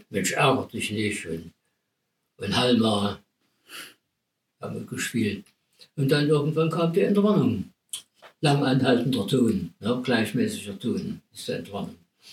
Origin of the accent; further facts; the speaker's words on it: Chemnitz, Saxony, Germany; bin aufgewachsen in Chemnitz, Bonner, auf der Sandstraße 57.